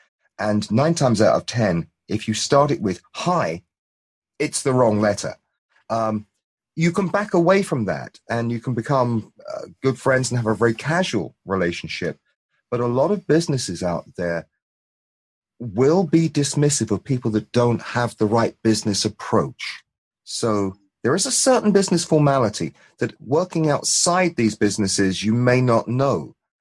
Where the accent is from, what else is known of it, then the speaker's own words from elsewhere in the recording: United Kingdom; now in United States; I'm a one-trick pony. I'm the Brit in America.